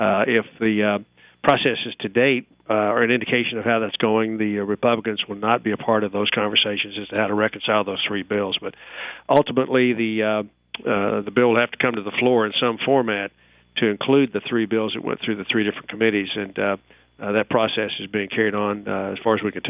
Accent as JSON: {"language": "English", "region": "Texas", "country": "United States", "tie": "born or raised there", "said": "I grew up in West Texas and represent West Texas, and talk's cheap there."}